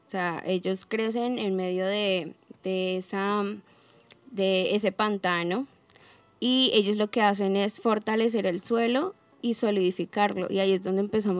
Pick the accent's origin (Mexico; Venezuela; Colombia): Colombia; Tumaco, Nariño; now in Ibagué, Colombia; Yo soy de Tumaco, Nariño.